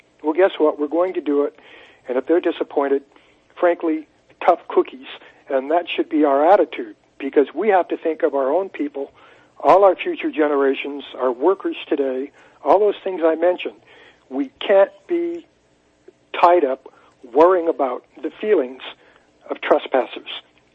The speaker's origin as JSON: {"language": "English", "country": "United States", "said": "That offends me as an American."}